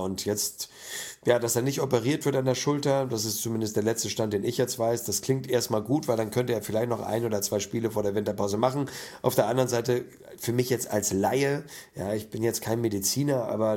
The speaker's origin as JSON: {"language": "German", "region": "Hamburg", "country": "Germany", "said": "das tat mir als Hamburger so ganz gut"}